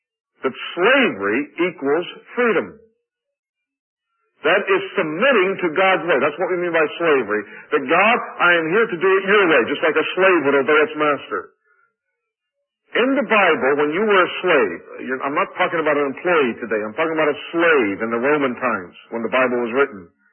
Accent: Rochester, New York, United States; I come from Rochester, and that's the home headquarters of Xerox.

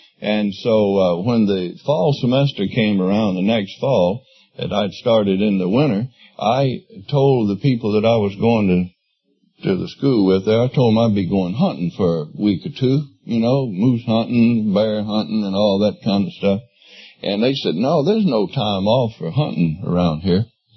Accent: Mississippi, United States; I was raised in Mississippi, graduated from high school by the grace of some of my teachers that just pushed me through.

